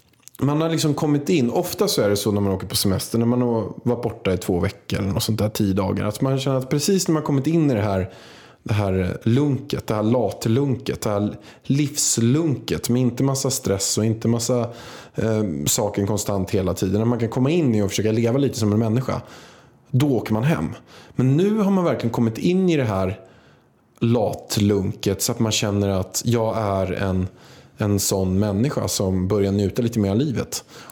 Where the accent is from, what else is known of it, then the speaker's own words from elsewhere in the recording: Vaxholm, Stockholm County, Sweden; Så att jag är lite uppväxt i Vaxholm